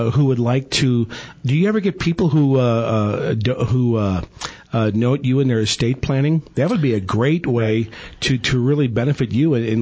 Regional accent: St. Louis, Missouri, United States; In fact, when I was in my hometown of St. Louis, a member of the St. Louis Symphony Orchestra had his Stradivarius violin stolen.

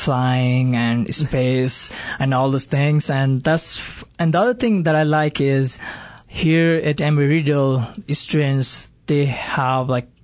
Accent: Nepal; English is a second language; moved away as an adult; I'm originally from Nepal, the central part of the country, and obviously not close to mountains. It's in the southern part, and like it's pretty hot, as in Phoenix, and no mountains, but you can still see mountains.

